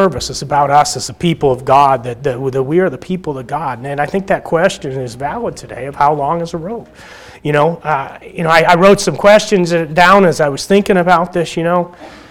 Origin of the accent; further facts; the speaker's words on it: Oklahoma, United States; also born or lived in Michigan; When I was growing up in Oklahoma, my grandfather, many of you probably knew … better than I did.